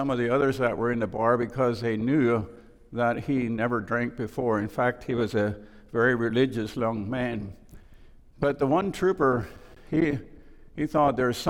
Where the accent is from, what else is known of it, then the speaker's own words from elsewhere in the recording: Pennsylvania, United States; I grew up in Lancaster County, between Leola and New Holland, what is referred to as the Groffdale area.